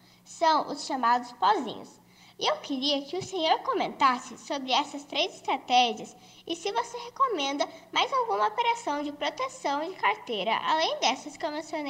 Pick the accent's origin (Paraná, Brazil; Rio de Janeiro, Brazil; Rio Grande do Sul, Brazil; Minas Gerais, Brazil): Paraná, Brazil; Santo Antônio da Platina; Eu tenho 10 anos e sou de Santo Antônio da Patina, Paraná.